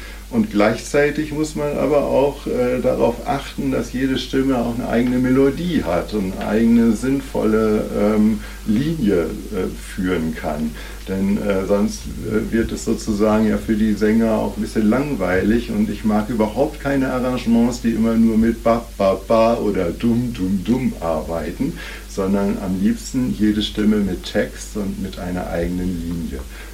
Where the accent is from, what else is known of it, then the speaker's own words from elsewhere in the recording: Neuenhaus, Lower Saxony, Germany; Ja, in meiner Heimatgemeinde Neuenhaus gibt es seit Mitte der 90er Jahre